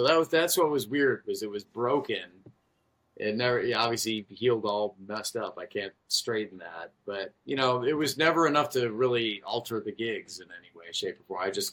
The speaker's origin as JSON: {"language": "English", "town": "Chicago", "region": "Illinois", "country": "United States", "tie": "born or raised there", "said": "I grew up in Chicago, so I'm a Chicago fan of Bulls, Cubs, and Bears."}